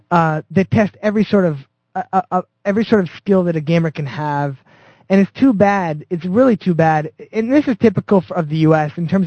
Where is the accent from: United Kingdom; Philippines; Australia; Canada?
Canada; as sort of being a Canadian